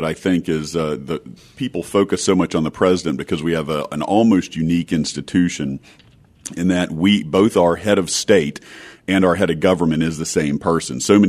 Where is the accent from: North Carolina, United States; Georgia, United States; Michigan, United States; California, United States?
North Carolina, United States; Fayetteville; I was growing up in Fayetteville when Grenada happened, and all of a sudden everybody's dad just disappeared.